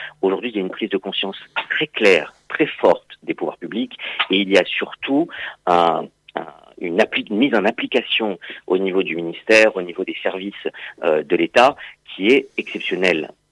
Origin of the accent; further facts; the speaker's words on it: France; il faut rester continuer à vivre avec ce qui fait ce que nous sommes en tant que Français